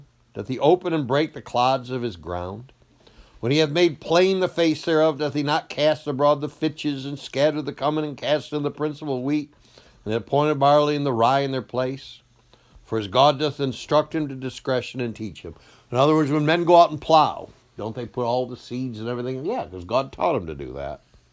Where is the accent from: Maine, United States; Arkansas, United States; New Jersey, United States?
Maine, United States; Machias; I know I grew up in Machias, and I used to say, it don't make no never mind no how.